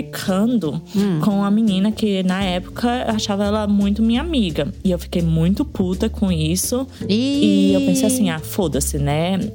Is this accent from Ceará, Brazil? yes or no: yes; Fortaleza, Ceará, Brazil; Eu sou de Fortaleza.